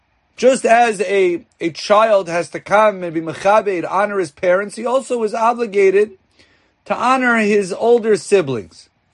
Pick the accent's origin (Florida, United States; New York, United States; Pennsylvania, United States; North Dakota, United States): Florida, United States; Miami Beach; I mean, I'm from Miami Beach, Florida. There are people at all hours of the day and night walking along the ocean.